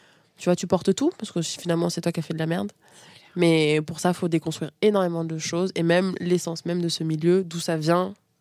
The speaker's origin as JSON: {"language": "French", "region": "Niamey", "country": "Niger", "tie": "born there", "said": "Je suis née au Niger, donc Afrique de l'Ouest, à Niamey."}